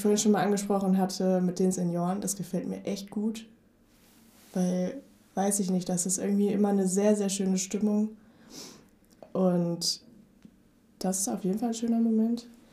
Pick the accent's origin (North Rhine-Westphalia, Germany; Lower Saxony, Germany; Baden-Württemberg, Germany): Lower Saxony, Germany; Stadthagen; weil ich komme aus Stadthagen und ich fahre jeden Tag nach Hannover